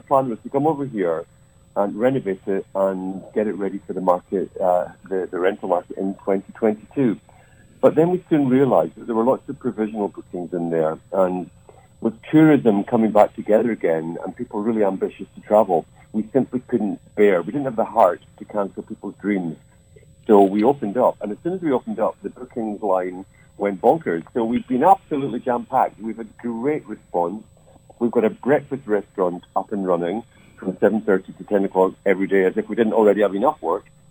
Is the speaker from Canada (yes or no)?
no; Scotland, United Kingdom; accent: Scottish; You know, we're obviously Scottish, I think you can tell by the accent.